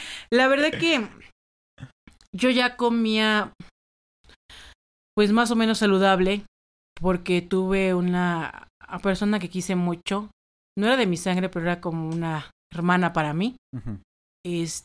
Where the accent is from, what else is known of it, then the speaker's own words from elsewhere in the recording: Tabasco, Mexico; En mi tierra se come mucho cerdo, mucha res y marisco. Uh-huh. Tenemos como Tabasco está rodeado de agua, ríos.